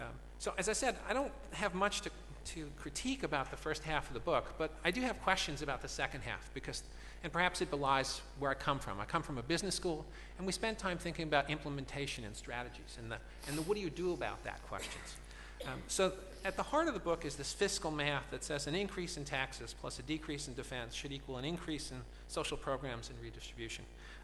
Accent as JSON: {"language": "English", "country": "United States", "tie": "born there", "said": "I was born in the United States and spent my formative days in a freshwater economics department."}